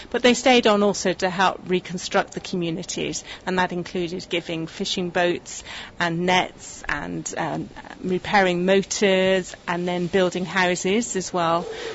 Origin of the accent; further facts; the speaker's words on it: Bristol, South West England, United Kingdom; I'm originally from Bristol, but I now work in Middlesex for a relief and development organisation called Tear Fund, and I'm here in Kanyakumari, the very southernmost tip of mainland India